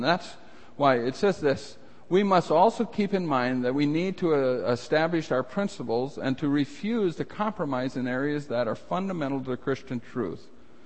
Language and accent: English; United States; I don't put it in their face all the time that I'm an American